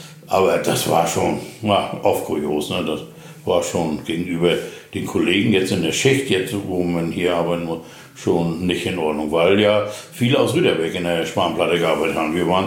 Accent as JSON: {"language": "German", "town": "Zissow", "region": "Mecklenburg-Vorpommern", "country": "Germany", "tie": "born there", "said": "Ja, geboren bin ich eigentlich in Zissow im Landkreis Greifswald und bin 1966 eingezogen worden als Soldat."}